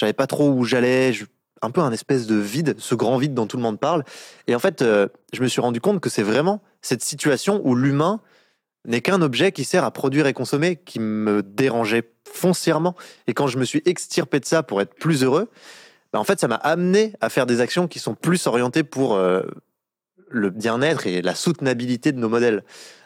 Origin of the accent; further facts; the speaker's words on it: Bourgogne-Franche-Comté, France; born there; moi, je suis né dans le Jura, donc dans un petit village de 200 habitants.